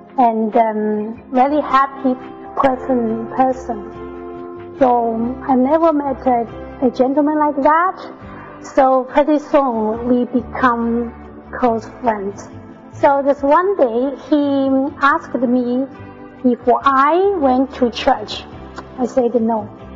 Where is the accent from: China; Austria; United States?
China; English is a second language; When I grew up in China, all my education comes out from a communist background.